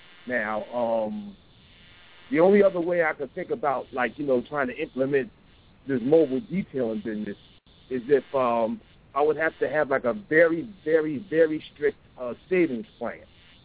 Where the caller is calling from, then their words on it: Philadelphia, Pennsylvania, United States; I'm calling from Philly.